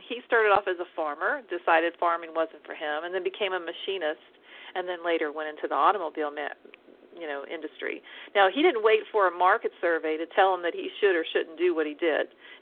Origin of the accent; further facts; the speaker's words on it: Austin, Texas, United States; right outside of my hometown of Austin.